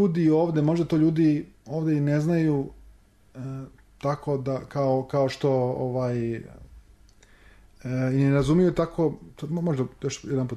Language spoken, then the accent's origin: Serbian; Serbia; now in Hamburg, Germany; ja sam iz Srbije, ja sam rođen u Hamburgu, ali ja sam iz Srbije, ja sam Srbin.